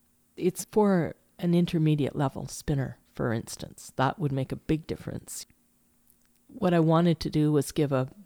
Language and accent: English; Squamish, British Columbia, Canada; And Forks is a little town that's very similar to where I grew up in Squamish, a logging town where logging has finished and there we are.